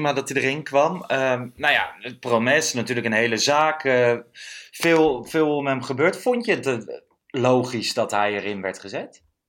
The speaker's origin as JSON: {"language": "Dutch", "town": "Lochem", "region": "Gelderland", "country": "Netherlands", "tie": "born or raised there", "said": "Ja, ik zit in Lochem in de Achterhoek. Dat is de plaak op de plek waar ik ben opgegroeid. En daar logeer ik even een weekendje."}